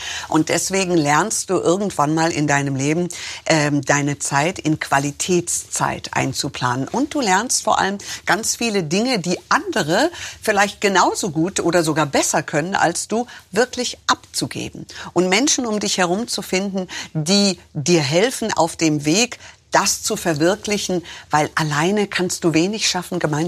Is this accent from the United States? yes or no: yes; United States; now in Germany; Ich bin eigentlich Amerikanerin. Ja. Meine Eltern, die kamen nach Deutschland mit $200 oder waren es $100, ich weiß nicht mehr genau, und einer schwangeren Perserkatze.